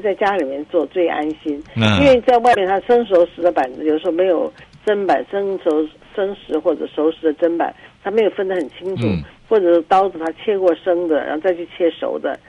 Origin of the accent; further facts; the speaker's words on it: Taipei, Taiwan; 沙茶酱是我们中国人比较，我尤其是台湾人特别喜欢一个酱料啊。